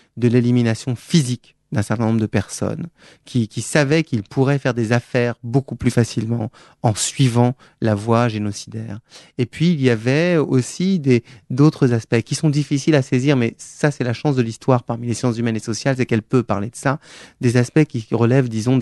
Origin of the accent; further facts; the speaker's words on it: France; je ne suis pas allemand, je suis français.